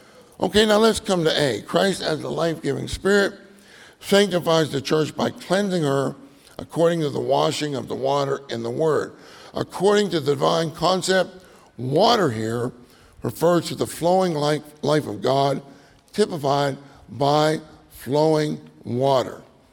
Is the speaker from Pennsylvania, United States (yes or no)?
yes; Pennsylvania, United States; moved away; I'm from Pennsylvania. I moved to Texas.